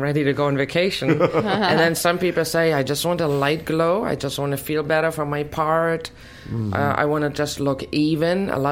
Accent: Germany; I'm originally from Germany, so I have very, very pale skin, and I can actually not tan in the natural sun.

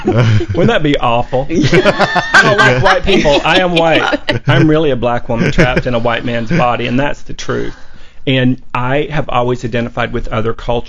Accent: North Carolina, United States; So I grew up in North Carolina, and with the outhouse and no running water.

